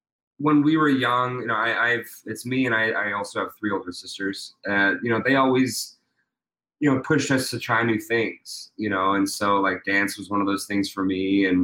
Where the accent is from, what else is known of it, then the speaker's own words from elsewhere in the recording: Pittsburgh, Pennsylvania, United States; I went to a recreational dance studio in Penn Hills, Pittsburgh. I'm from Pittsburgh, Pennsylvania.